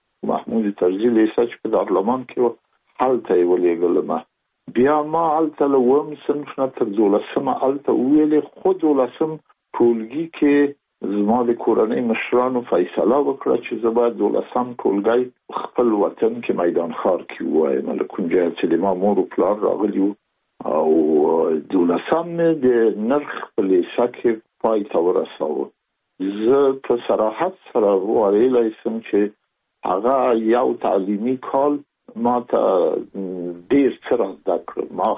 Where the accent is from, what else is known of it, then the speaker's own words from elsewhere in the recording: Kabul, Afghanistan; زه زېږېدلی په کابل کې یم، د کابل په چارګي کې ګزارګاه پله ته ورڅېرمه، او کلی د شکلا خان کلا. هلته زه زېږېدلی یم،